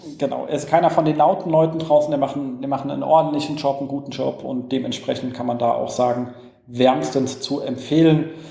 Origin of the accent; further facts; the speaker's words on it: Berlin, Germany; Und die haben voll die Innovation, also für uns als Berliner, Straßenreinigung.